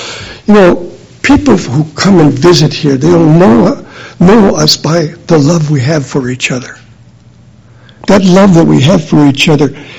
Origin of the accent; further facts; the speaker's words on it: Quebec, Canada; I said, we're with the assembly in Quebec, we're from Quebec.